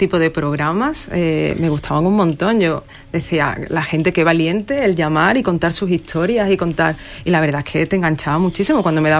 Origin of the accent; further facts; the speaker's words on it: Huelva, Andalusia, Spain; Soy de Huelva, sí, yo nací en Huelva.